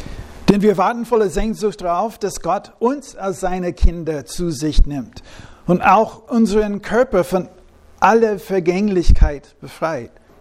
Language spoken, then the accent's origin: German; United States; now in Germany; Damals war das eine sichere Sache in den Staaten, wo ich aufgewachsen bin.